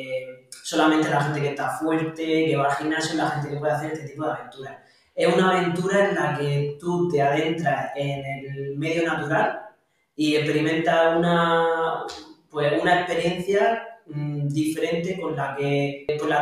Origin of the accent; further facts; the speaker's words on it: Region of Murcia, Spain; also born or lived in Ireland; montar una en la tierra de donde yo soy, con la idea de dar a conocer la región de Murcia